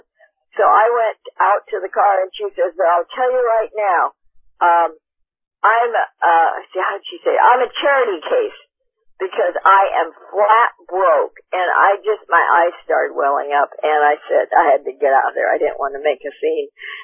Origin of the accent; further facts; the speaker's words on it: Portland, Oregon, United States; I'm from Portland, Oregon, and I happen to be down here.